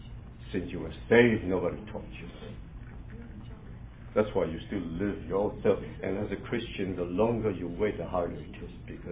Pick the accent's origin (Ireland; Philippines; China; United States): Philippines; born there; when I was young, I was born in the Philippines. Philippines is a Catholic country.